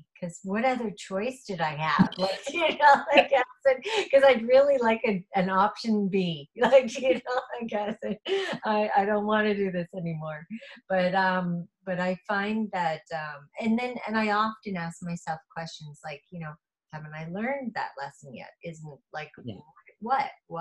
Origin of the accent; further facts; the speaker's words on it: Oakville, Ontario, Canada; born there; now in Burlington, Canada; I was originally born in Oakville, Ontario, Canada, and and now I live in Burlington, which isn't too far away from Oakville.